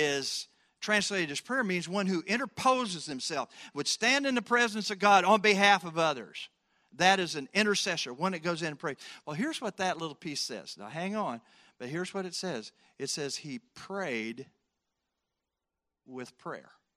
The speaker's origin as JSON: {"language": "English", "town": "Effingham", "region": "Illinois", "country": "United States", "tie": "born or raised there", "said": "He found out I was from Illinois, and I was from central, over, I was raised over around Effingham"}